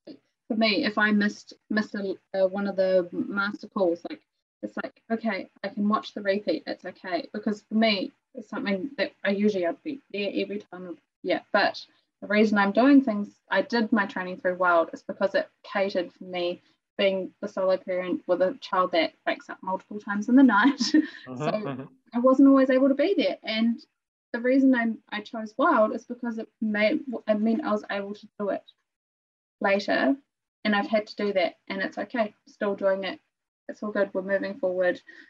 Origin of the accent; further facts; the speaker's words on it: Germany; born there; English is a second language; I was born in Germany, it makes sense in German, but not in English.